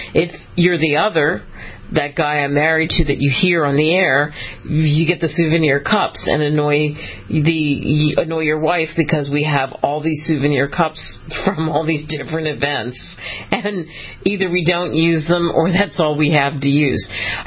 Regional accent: Philadelphia, Pennsylvania, United States; since I'm from Philly originally, I get the whole hoagie thing.

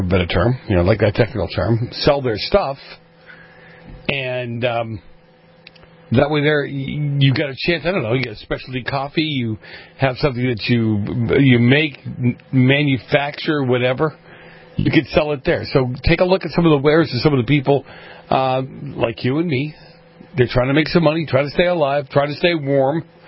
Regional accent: Boston, Massachusetts, United States; moved away; I grew up in Boston. I left during the blizzard of 78, 79, when we had 15-foot snowdrifts as well.

